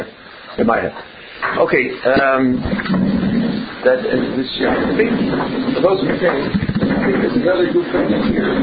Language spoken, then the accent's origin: English; South Africa; I come from South Africa, and in South Africa everybody knows what Shabbos is.